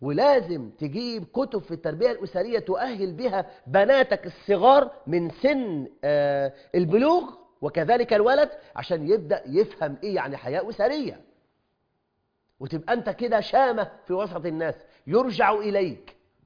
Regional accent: Egypt; عندنا في مصر

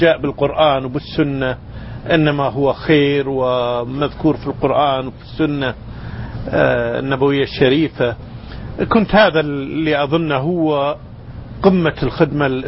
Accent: Kuwait City, Capital Governorate, Kuwait; شوي شديدين عندنا بالكويت، ورغم هذا

